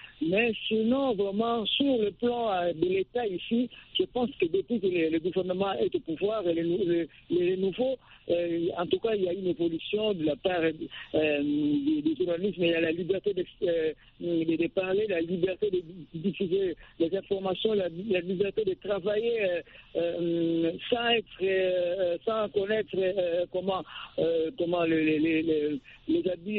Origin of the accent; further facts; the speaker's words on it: DR Congo; chez nous, en Air du Congo